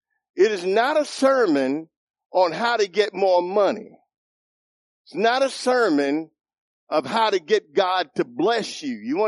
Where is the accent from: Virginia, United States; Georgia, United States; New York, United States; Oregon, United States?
New York, United States; New York City; In my culture, I grew up in the Bronx, New York, in Olga.